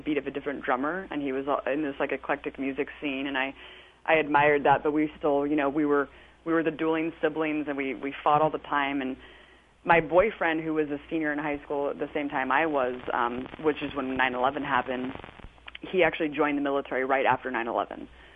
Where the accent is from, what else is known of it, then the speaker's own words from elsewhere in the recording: Pleasanton, California, United States; I grew up in Pleasanton, California, which is like a little white suburb